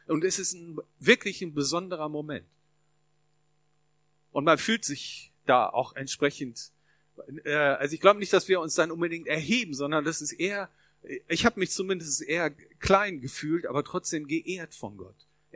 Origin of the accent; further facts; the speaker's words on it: Northern Germany, Germany; Wir sind Norddeutsche, ich weiß, bei uns passiert sowas nicht.